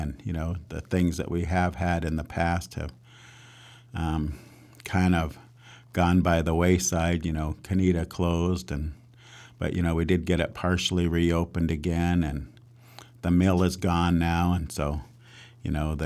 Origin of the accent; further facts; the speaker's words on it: Yakima, Washington, United States; also born or lived in Seattle; now in Warm Springs, United States; My background, I was born in Seattle, grew up in Yakima, and moved here to Warm Springs in 1992. My mom moved back here to take care of my grandpa before he passed away.